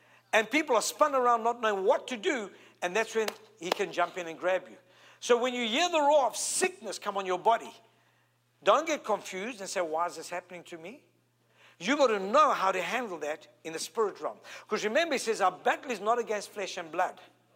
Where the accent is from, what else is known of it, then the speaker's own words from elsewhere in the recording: South Africa; I'm from South Africa. I've been in the Kruger National Park and other parks.